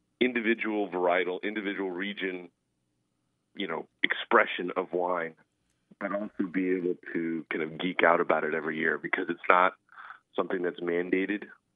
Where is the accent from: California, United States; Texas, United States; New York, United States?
California, United States; I just said I'm pretty much born and raised in Napa Valley.